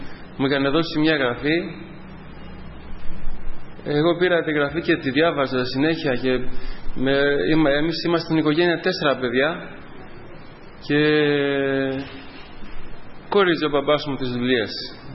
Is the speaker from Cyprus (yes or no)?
no; Albania; Greek is a second language; now in Greece; Είμαι από Αλβανία.